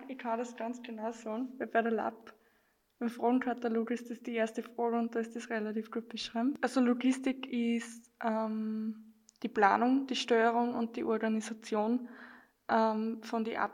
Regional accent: Leonstein, Upper Austria, Austria; Ich komme aus Leonstein, bin 18 Jahre

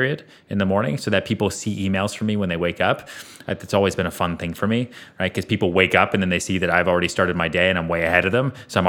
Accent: Sweden; We're both from Sweden.

